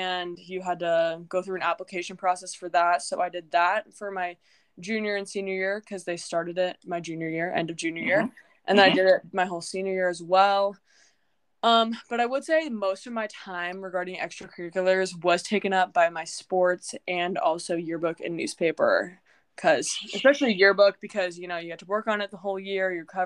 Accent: Des Moines, Iowa, United States; I am from Des Moines, Iowa. I go to what I did attend, I guess I've graduated now, but I attended a private school in West Des Moines, Iowa.

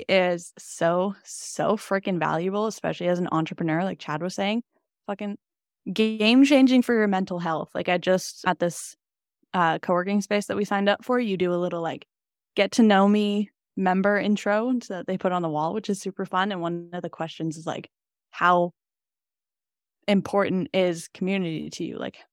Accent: Salmon Arm, British Columbia, Canada; So I am in my hometown once again, Salmon Arm, if any of you know it.

